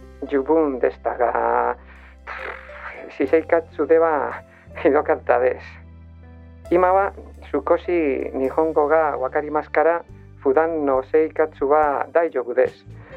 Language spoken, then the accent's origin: Japanese; Spain; Japanese is a second language; now in Japan; 私は1年ぐらい前にスペインから来ました。